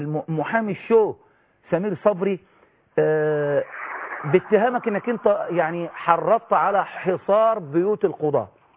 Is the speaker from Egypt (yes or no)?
yes; Egypt; يعني انا استبعد ان احنا يعني عندنا في مصر